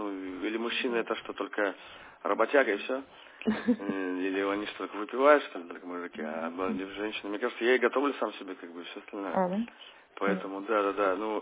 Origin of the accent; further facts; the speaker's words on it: Russia; я русский, прописка питерская.